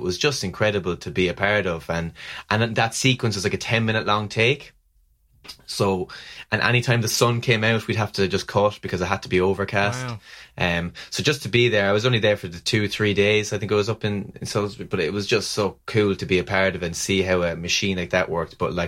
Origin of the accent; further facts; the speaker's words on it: Ireland; but I always just call it the BAFTA Breakthrough because I'm Irish.